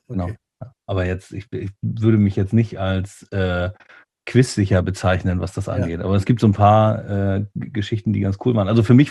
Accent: Lübeck, Schleswig-Holstein, Germany; born there; ursprünglich bin ich ja an der Trave auch geboren, hier in Lübeck. Oh. Da war ich zwischendurch mal weg und bin dann wieder zurückgekommen.

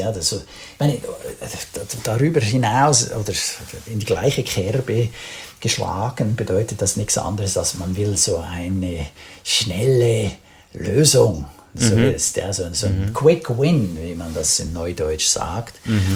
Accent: Switzerland; So, wow, man fühlt sich dann als Schweizer dann manchmal so ein bisschen vor den Kopf gestoßen.

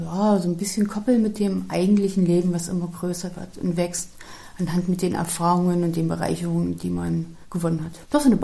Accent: Bitterfeld-Wolfen, Saxony-Anhalt, Germany; wohne und lebe in der Stadt Bitterfeld-Wolfen, was gleichzeitig mein Geburtsort ist und dementsprechend ich auch die Entwicklung der Stadt hautnah miterlebt habe.

